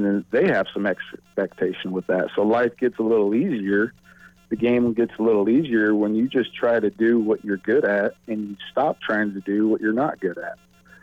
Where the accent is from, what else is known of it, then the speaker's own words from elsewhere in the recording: Midwest, United States; growing up in the Midwest, I didn't have this advantage when I was growing up.